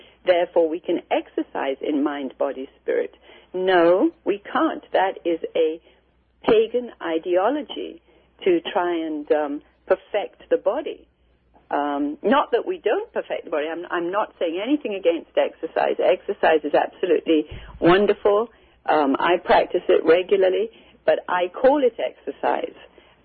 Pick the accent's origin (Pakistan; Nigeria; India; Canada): India; is I was born and raised in India.